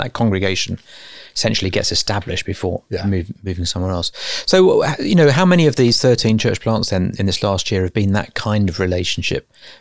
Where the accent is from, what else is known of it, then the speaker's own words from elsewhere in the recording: Southend-on-Sea, East of England, United Kingdom; So I grew up in South End, proud to be an Essex boy.